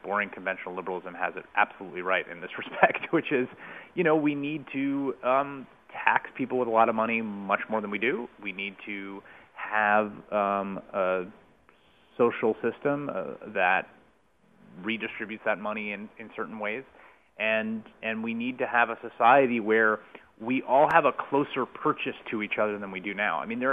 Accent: Bronx, New York, United States; I come from the Bronx, where my dad was a community organizer

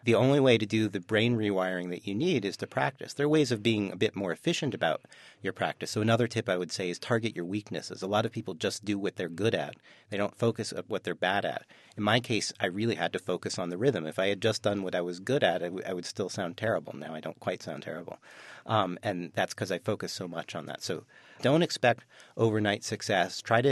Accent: Baltimore, Maryland, United States; And I went to my hometown in Baltimore.

